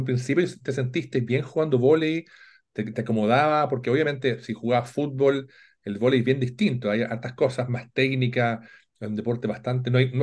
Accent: Chile; uno que como chileno, tal vez como muchos jóvenes que no logramos llegar a ese nivel

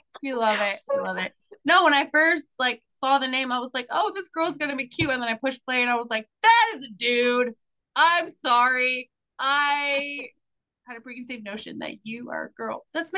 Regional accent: Indianapolis, Indiana, United States; Zimmerman last night in Indianapolis. We're from there. I'm from there. Ish area, whatever.

